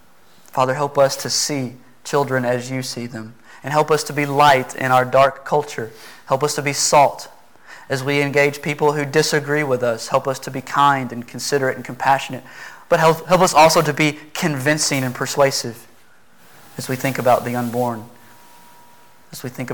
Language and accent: English; Texas, United States; I grew up on Noah's Ark in East Texas, okay? I love animals.